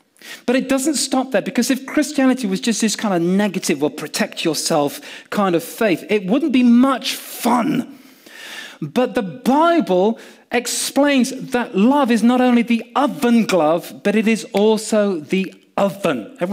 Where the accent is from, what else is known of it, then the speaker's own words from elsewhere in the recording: Yorkshire and the Humber, United Kingdom; Our family, that side, we're all from Yorkshire.